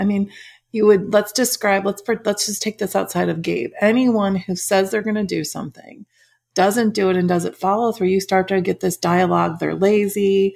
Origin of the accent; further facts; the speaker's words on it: Schaumburg, Illinois, United States; By the way, I'm from the Midwest. I'm from Schaumburg, Illinois. So I'm a Midwestern too.